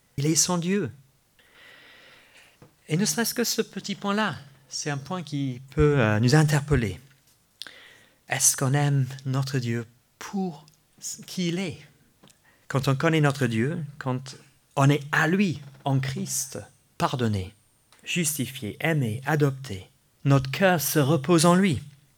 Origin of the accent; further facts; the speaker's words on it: England, United Kingdom; French is a second language; Peut-être parce que je suis anglais à la base, donc je suis pas... Tout m'étonne.